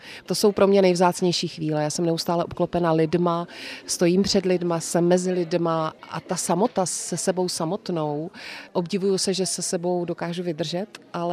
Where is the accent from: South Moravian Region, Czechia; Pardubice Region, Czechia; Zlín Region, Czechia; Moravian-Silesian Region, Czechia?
South Moravian Region, Czechia; Znojmo; já pocházím z Moravy, pocházím z malého města na hranicích Znojmo, což už se samozřejmě rozrostlo v neuvěřitelně nádherné a kulturní město. Mám to tam moc ráda a hlavně svou rodnou ves Nový Šaldorf u Znojma, což je meka vinařů.